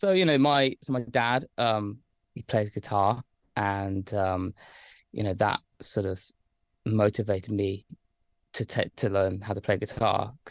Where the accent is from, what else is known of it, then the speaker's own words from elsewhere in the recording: Lichfield, West Midlands, United Kingdom; I grew up in Staffordshire. I'm from a place called Lichfield, which is a city, and it's a very, very small city, sort of outside of Birmingham, near Tamworth